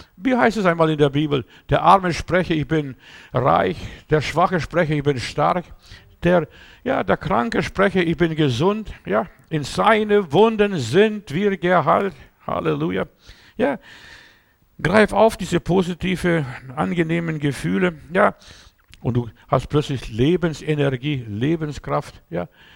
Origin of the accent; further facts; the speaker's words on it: Stuttgart, Baden-Württemberg, Germany; Wir haben bei uns in Stuttgart jemand gehabt von der Paulskirche in Frankfurt am Main